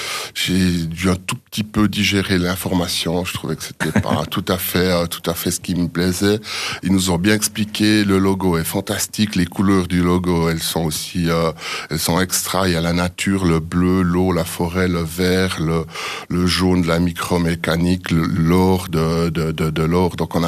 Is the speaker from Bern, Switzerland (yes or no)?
yes; Lengnau bei Biel, Bern, Switzerland; je suis originaire de Lengnau by Biel, et puis qu'on dit Gillemaine parce que, voilà, un peu suisse.